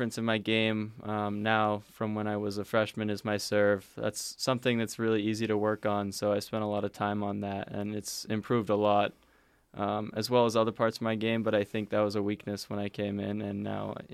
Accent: Maine, United States; Yeah, so we're both from Maine, played high school tennis

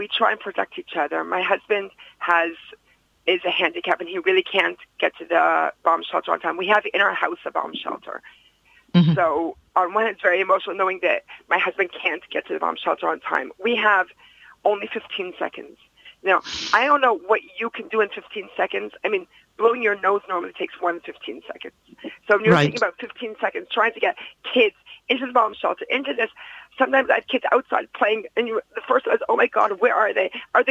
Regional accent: Hamilton, Ontario, Canada; moved away as an adult; now in Israel; Originally, I'm from Canada. I grew up in Hamilton. And when I was 18, I said goodbye and made Aliyah. And I've been here ever since.

